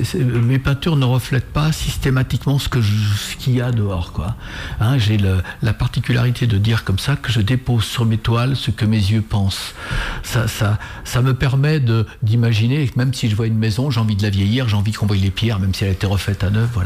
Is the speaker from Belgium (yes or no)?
no; Saint-Christophe-du-Ligneron, Pays de la Loire, France; also born or lived in Nantes; Je suis Saint-Christophe. Moi, je suis né à Nantes par la force des choses, mais je suis Saint-Christophe-d'Avignon.